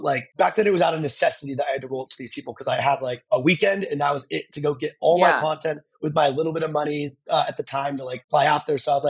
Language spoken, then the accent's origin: English; Tucson, Arizona, United States; because I grew up in Tucson, Arizona.